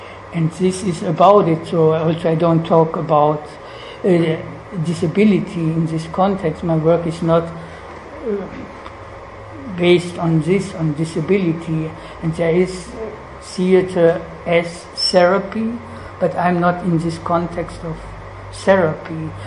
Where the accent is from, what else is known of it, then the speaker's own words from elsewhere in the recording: Germany; English is a second language; And I come from Germany, and we had also this history